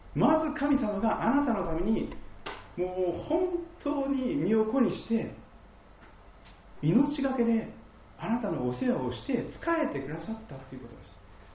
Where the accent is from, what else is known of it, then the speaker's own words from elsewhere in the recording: Kochi, Japan; moved away as an adult; also born or lived in Toyohashi; 私は四国の高知県で生まれ育ちましたが、20歳過ぎからですね、10年ほど前までですね、愛知県にいましたね。で、愛知県の豊橋というところにいたんですが